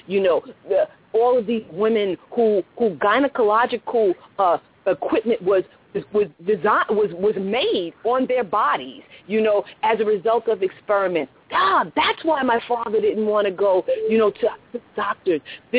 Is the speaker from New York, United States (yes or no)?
yes; New York, United States; also born or lived in Washington, D.C. / Maryland; now in Atlanta, United States; I'm not from Atlanta. I'm from New York originally, by way of Washington, D.C., Maryland area.